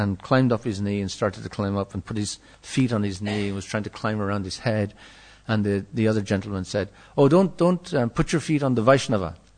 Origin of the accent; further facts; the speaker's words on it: Ireland; Take the fact that I'm Irish seriously.